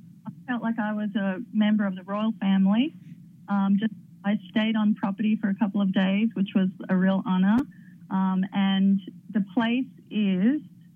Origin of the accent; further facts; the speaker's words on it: Melbourne, Victoria, Australia; she was from Melbourne, Australia, which, as you know, is my hometown.